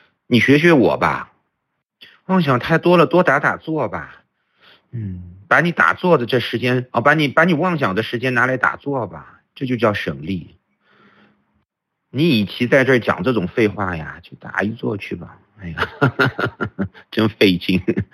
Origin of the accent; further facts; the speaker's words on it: Kunming, Yunnan, China; also born or lived in United States; 我们昆明，我昆明人